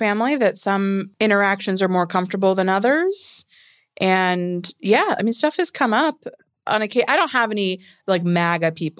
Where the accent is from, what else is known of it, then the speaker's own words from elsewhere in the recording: California, United States; I always like traveled to the snow, you know, in Tahoe. I grew up in Northern California.